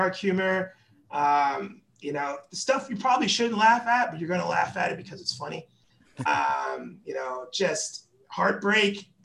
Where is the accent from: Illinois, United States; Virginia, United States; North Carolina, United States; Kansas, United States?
Virginia, United States; Herndon; So I consider myself a local kid. I grew up in Northern Virginia in Herndon and then went to American University.